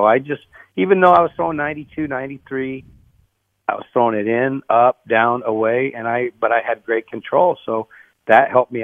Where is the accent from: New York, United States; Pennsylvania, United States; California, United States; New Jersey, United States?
California, United States; San Diego; I grew up here in San Diego, you know, a Padre fan and a Yankee fan.